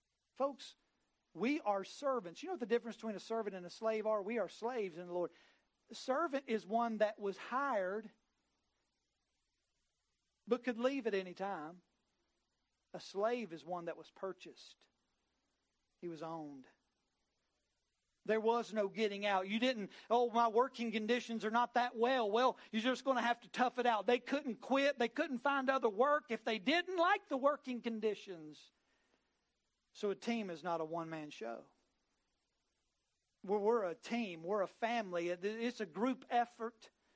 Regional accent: West Virginia, United States

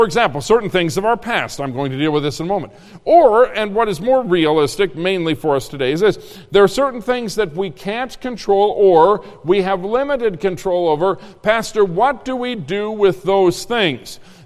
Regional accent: Minnesota, United States; So I grew up in Minnesota where all teenagers know how to swim. Not true of Indiana.

